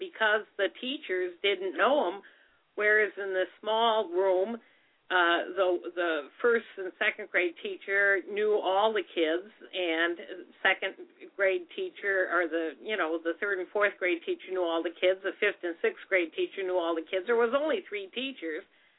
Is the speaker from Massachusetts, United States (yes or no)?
no; Chicago, Illinois, United States; Now, for me, I was raised in the Chicagoland area in a big school system